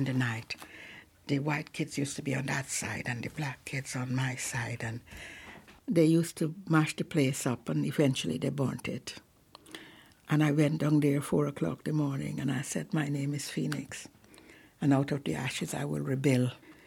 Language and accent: English; Guyana; now in Lewisham, United Kingdom; I said, I was born and brought up in British Guiana.